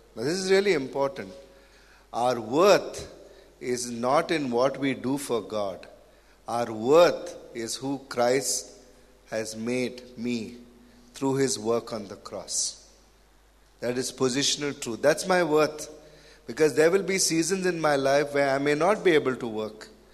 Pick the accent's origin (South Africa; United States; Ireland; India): India; South India; we are from South India, right? The land of dosa and masala dosa and onion dosa and whatever.